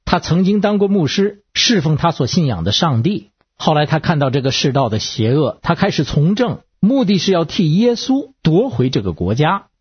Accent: Beijing, China; 我不是政治家，我也不是评论家，我是北京的

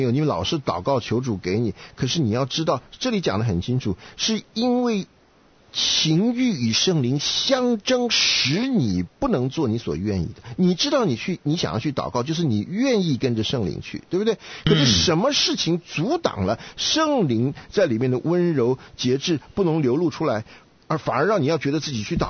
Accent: China

